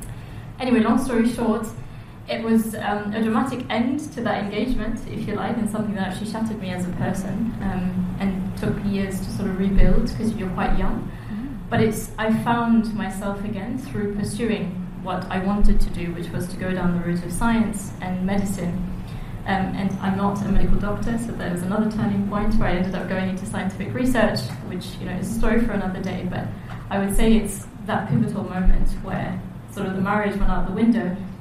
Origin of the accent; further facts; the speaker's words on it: Mauritius; I'm from Mauritius. I don't know if there are any Mauritians in the group